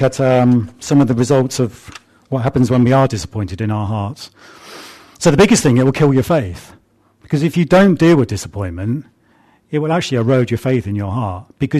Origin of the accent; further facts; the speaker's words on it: United Kingdom; Because we're quite British about it.